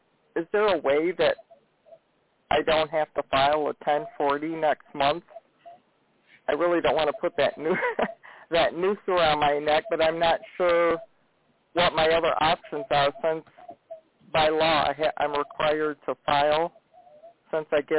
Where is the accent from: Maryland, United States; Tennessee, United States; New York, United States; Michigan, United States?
Michigan, United States; I'm from Michigan.